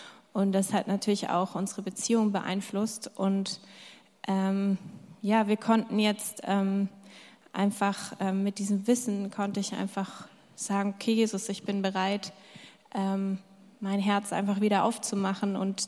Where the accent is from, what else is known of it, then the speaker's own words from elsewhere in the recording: Nagold, Baden-Württemberg, Germany; Wir kommen aus Nagold. Wir haben drei Kinder, die sind 7, 10 und 12.